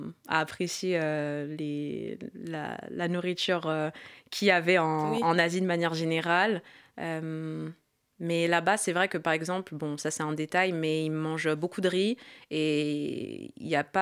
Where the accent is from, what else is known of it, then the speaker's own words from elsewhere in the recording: United States; French is a second language; quand on est américaine, quand on parle anglais très couramment, il y a moins de stigmatisation